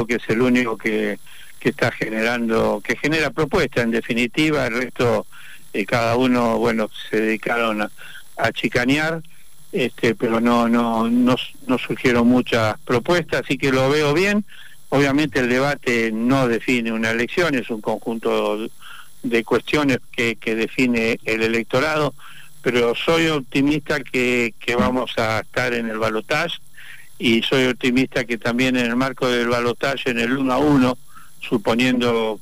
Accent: San Martín de los Andes, Neuquén, Argentina; Yo soy de San Martín de los Andes

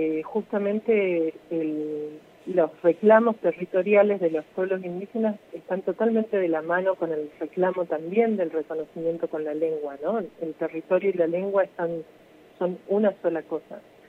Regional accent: Salta, Argentina; yo soy salteña

